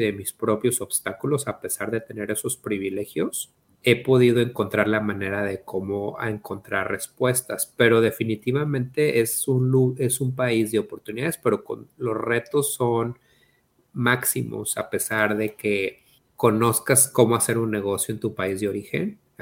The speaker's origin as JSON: {"language": "Spanish", "country": "Mexico", "moved": "yes", "said": "no es lo mismo crear un plan de negocios en mi país de origen, México, a un plan de negocios en este país y navegar ese sistema"}